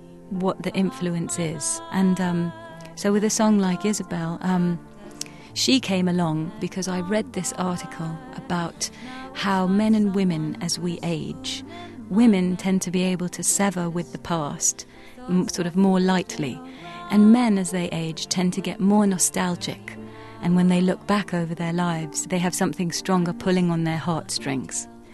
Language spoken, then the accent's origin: English; London, United Kingdom; for an English girl growing up in London